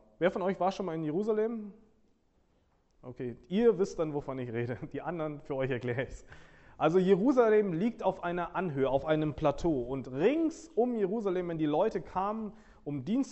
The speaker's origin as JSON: {"language": "German", "country": "Nigeria", "tie": "born or raised there", "second_language": "German", "said": "Ich bin als junger Mann in Nigeria aufgewachsen. Meine Eltern sind Diplomaten gewesen"}